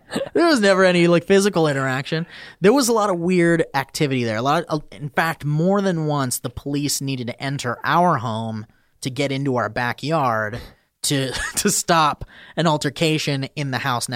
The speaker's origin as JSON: {"language": "English", "town": "Oxnard", "region": "California", "country": "United States", "tie": "born or raised there", "said": "I was born and raised in Oxnard."}